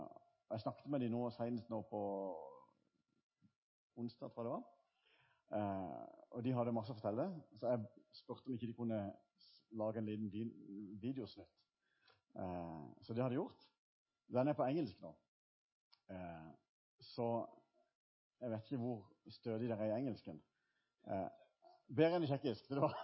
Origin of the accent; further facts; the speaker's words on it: Vigeland, Agder, Norway; Jeg kommer altså fra Vigeland.